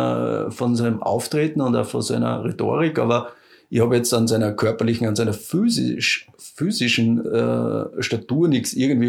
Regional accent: Hönigsberg, Styria, Austria; Aufs Bärenkugelhaus, da bei uns in Hönigsberg.

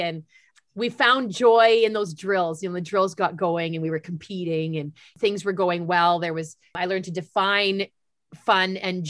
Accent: Steinbach, Manitoba, Canada; I'm driving into Winnipeg from my hometown of Steinbach

